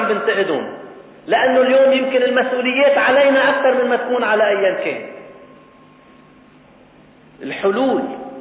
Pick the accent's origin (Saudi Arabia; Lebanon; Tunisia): Lebanon; مطلوب منا كمواطنين وكرأي عام، مطلوب منا كلبنانيين